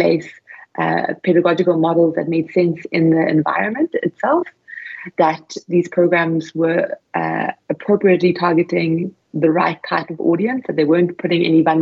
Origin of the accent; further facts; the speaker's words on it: South Africa; Yes, I'm from South Africa. And growing up in an economy like ours, we really see the importance of employment.